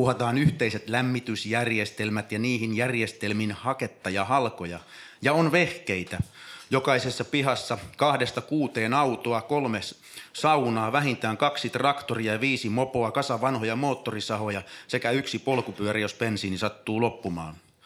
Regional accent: Helsinki, Uusimaa, Finland; Olen kotoisin Helsingistä, siis Malmilta. Se alue oli aikanaan maaseutua. Peltoa viljeltiin.

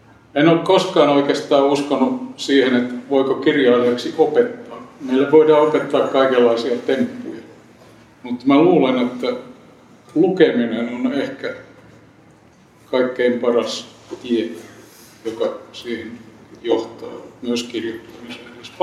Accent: Helsinki, Uusimaa, Finland; Olen syntynyt 70 vuotta sitten Helsingissä sodan aikana. Asuimme Kallion kaupungin osassa

